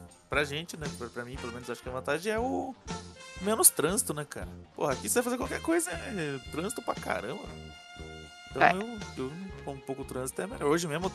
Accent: Colombo, Paraná, Brazil; eu e o Jabá somos de Colombo, né? Do lado aqui de Curitiba, 15 quilômetros de Curitiba, nem isso, às vezes, depende de onde você tá. Então, basicamente, nós vivemos nossa vida em Curitiba, porque Colombo é, como chamam aqui, cidade dormitório, né?

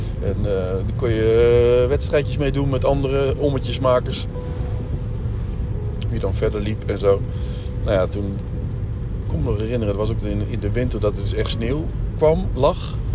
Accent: Borculo, Gelderland, Netherlands; born there; Ik ga nu naar mijn geboorteplek. Borculo. En ik ben geboren aan de Beethovenstraat 12 in Borculo. Ik ging naar de Zwijgerschool, Willem de Zwijgerschool in Borculo.

